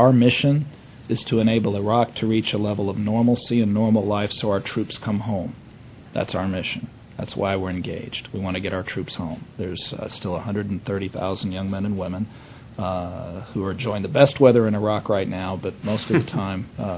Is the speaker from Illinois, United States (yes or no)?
no; California, United States; personally, I'm from California in the tech sector